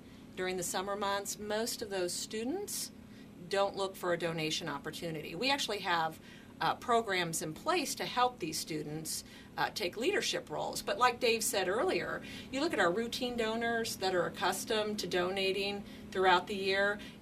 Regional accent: Evansville, Indiana, United States; I'm actually from Evansville.

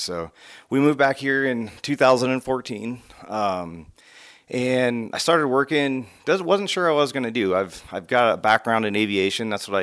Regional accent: Bonners Ferry, Idaho, United States; So I was born and raised in Bonners Ferry, graduated high school there.

